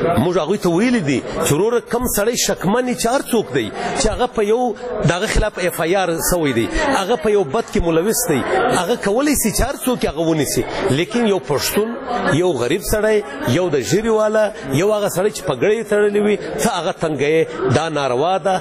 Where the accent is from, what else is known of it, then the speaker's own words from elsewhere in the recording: Pakistan; زه د پاکستان د یو شهري په حیثیت